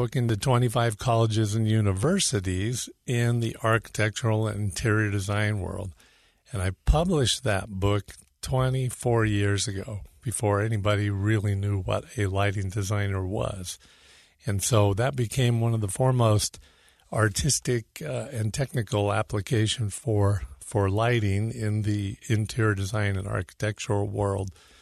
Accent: California, United States; now in Utah, United States; It was I never thought, so I'm a Californian, and a lot of people, you know, take a little bit nervous about, oh, no, not another California.

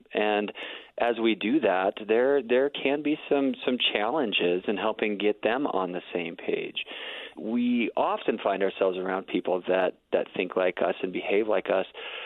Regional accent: Midwest, United States; also born or lived in South; I know I grew up in the Midwest and South

